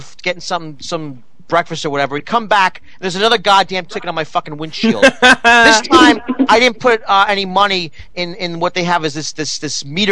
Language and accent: English; New Jersey, United States; Listen, I'm from New Jersey.